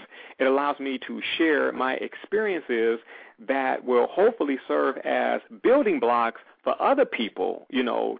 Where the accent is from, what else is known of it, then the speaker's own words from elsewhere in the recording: Los Angeles, California, United States; Yes, I grew up in South Central Los Angeles, spent a lot of time in Compton and Watts because of relatives.